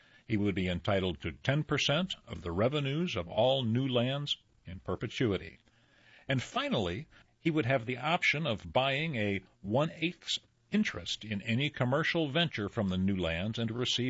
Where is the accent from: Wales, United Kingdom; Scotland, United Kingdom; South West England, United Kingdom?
Scotland, United Kingdom; My word as a Scotsman.